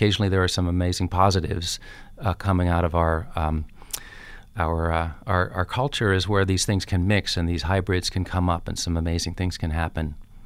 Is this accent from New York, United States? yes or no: yes; New York, United States; But as a New Yorker, I was really confused as to why I was playing it.